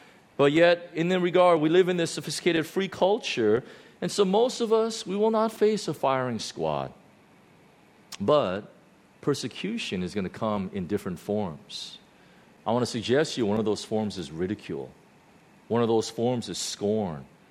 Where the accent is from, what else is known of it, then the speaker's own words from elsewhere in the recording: United States; now in Hong Kong; I come from the United States where if you start doing that, you got a big trouble.